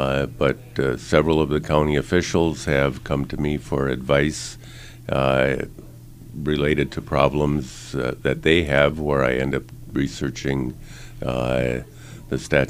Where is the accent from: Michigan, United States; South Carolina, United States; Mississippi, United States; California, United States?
Michigan, United States; I'm born and raised in the Copper Country. Married to a Copper Country girl. Essentially, the only time I was away from here was when I was getting my education.